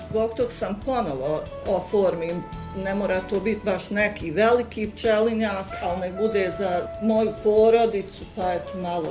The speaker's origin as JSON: {"language": "Bosnian", "town": "Kakanj", "region": "Federation of Bosnia and Herzegovina", "country": "Bosnia & Herzegovina", "said": "dolazim iz Kaknja. Živim u prigradskom području, 2 km od Kaknja."}